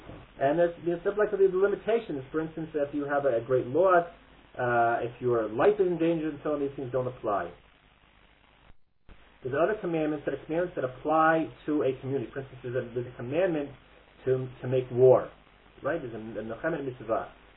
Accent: United States; I'm originally from America, and I'm going to call my family later tonight.

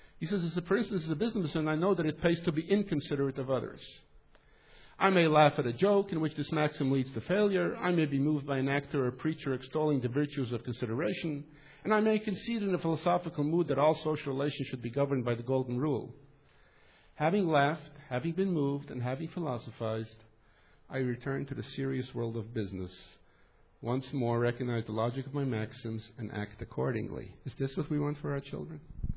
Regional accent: Montreal, Quebec, Canada; I was a boy, I was 16, 17, I grew up in Montreal

